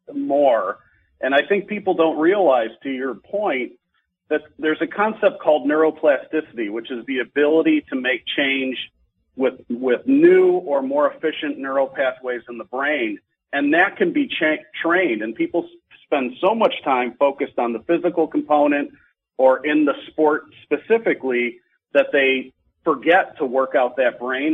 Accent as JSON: {"language": "English", "town": "Chicago", "region": "Illinois", "country": "United States", "tie": "born or raised there", "said": "I'm born and raised in the Chicago area, so I've been here all my life."}